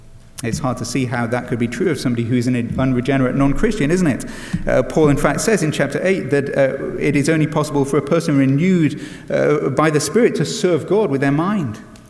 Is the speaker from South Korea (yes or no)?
no; England, United Kingdom; I've got to say, as an Englishman, that appeals to me